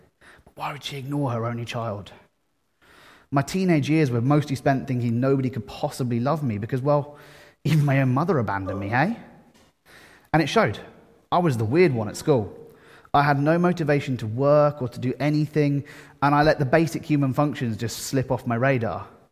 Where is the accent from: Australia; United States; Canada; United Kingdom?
United Kingdom; Frimley, South East England; I was born in Frimley Park Hospital, and I was brought home to my parents' house on Chobham Road. I've known this town since my birth.